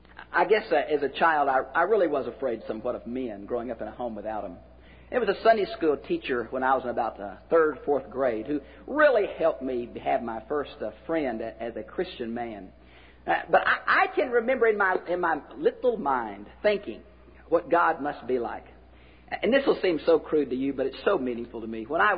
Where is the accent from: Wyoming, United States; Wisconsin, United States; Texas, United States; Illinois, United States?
Texas, United States; Houston; I can remember I grew up in Houston, Texas, and I think it rains every day in Houston.